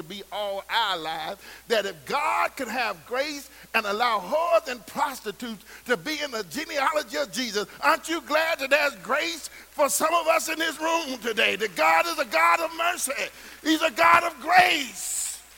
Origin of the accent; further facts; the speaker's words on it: Pine Bluff, Arkansas, United States; I was researching some information on Arkansas and discovered in Pine Bluff, Arkansas, my home city